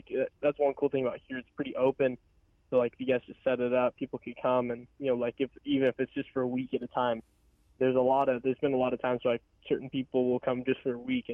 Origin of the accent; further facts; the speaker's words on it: Los Angeles, California, United States; But yeah, growing up in California is definitely it's different. And I actually grew up in the city in LA, not far from like the beach and stuff. So it was definitely a lot different coming out here, but I enjoy it very much.